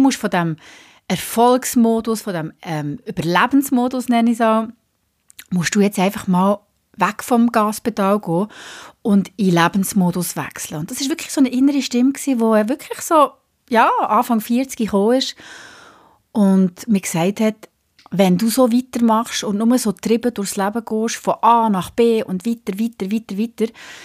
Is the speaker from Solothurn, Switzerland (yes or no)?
yes; Solothurn, Switzerland; accent: Solothurn German; also born or lived in Zürich; now in Bern, Switzerland; Also ursprünglich komme ich nicht aus Bern, sondern aus Solothurn. So das … Solothurn-Deutsch drückt da immer wieder durch. Wie gesagt, ich bin aus Solothurn eigentlich, habe aber sicher gute 20 Jahre in Zürich gelebt.